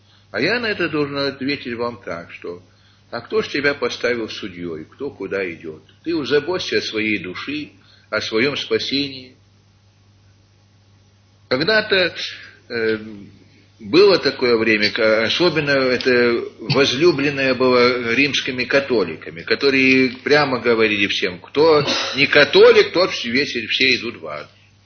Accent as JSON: {"language": "Russian", "country": "United States", "said": "я из Америки, так что как в Америке там, проверок всяких делают больше"}